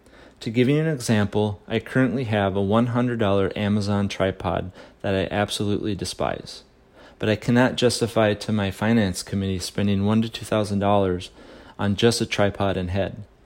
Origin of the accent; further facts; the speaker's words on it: Memphis, Tennessee, United States; I'm from the Memphis, Tennessee area.